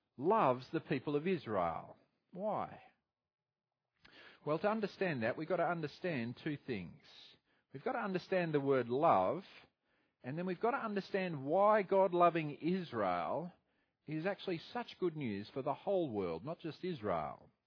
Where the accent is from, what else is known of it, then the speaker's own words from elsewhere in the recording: Australia; I'm Australian.